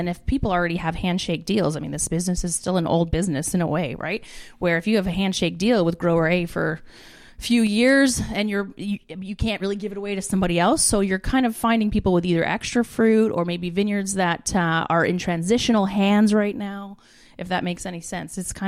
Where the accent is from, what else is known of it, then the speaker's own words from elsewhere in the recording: Ontario, Canada; I grew up in the Benchlands. I grew up at Highway and Victoria here, mm-hmm. and I drove to Vineland for 5 years of my life, between 16 and 21